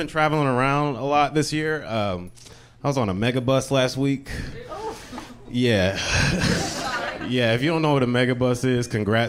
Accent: the South, United States; now in New York, United States; I live in New York. I'm not from New York originally. I'm from the South. I moved to New York from the South

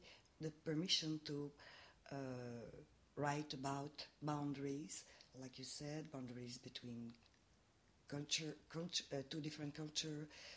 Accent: Quebec, Canada; I'm also a Canadian, but I feel more like a Québécoise because of my language, my history, my culture.

